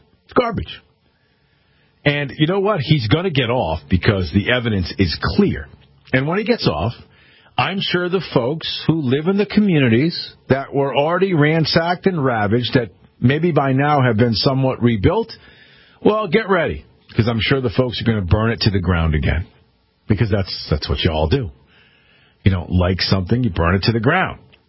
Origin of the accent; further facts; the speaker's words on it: United States; As an American, as a proud American citizen, I'm embarrassed for this country